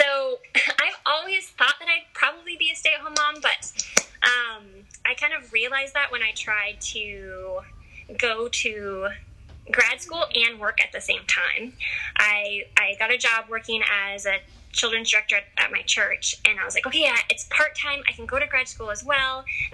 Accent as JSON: {"language": "English", "town": "Seattle", "region": "Washington", "country": "United States", "said": "I'm from Seattle and my husband's from Houston, Texas, but we were living in Seattle."}